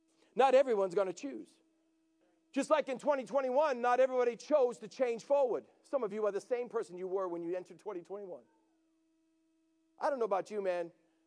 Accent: New England, United States; I'm from New England. My dad was a contractor.

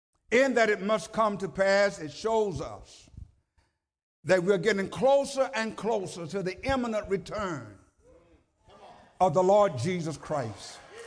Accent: Houston, Texas, United States; born there; I'm from Houston, Texas by birth. Was raised in a segregated society.

